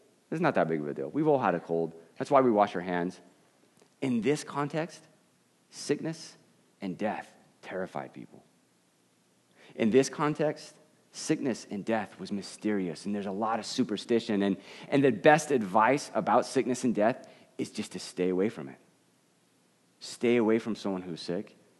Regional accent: Arizona, United States; I'm from Arizona. We don't know about the ocean.

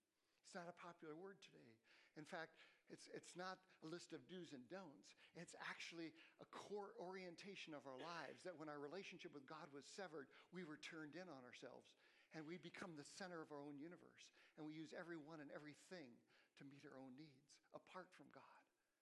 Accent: Japan; I grew up in Japan. My parents are missionaries.

